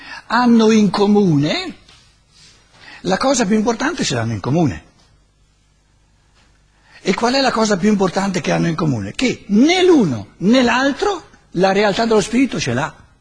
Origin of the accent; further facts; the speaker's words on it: Germany; Italian is a second language; Vengo dalla Germania per dire cose non vere, allora resto in Germania, no?